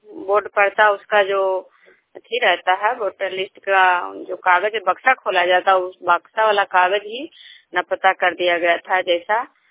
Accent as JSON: {"language": "Hindi", "town": "Nalanda", "region": "Bihar", "country": "India", "said": "मैं सुखपुर ग्राम खजरा पंचायत नालंदा जिला नगर नौसा प्रखंड की निवासी हूँ।"}